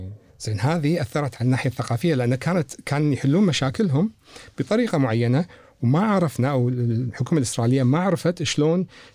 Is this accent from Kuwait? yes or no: yes; Kuwait; اللي صار عندنا بالكويت ان احنا انتقلنا من بيوتنا القديمه الى بيوت حديثه فجاه خلال 10 سنين.